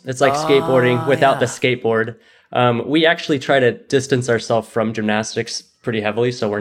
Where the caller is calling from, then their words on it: Riverside, California, United States; I'm calling in from Riverside in Southern California.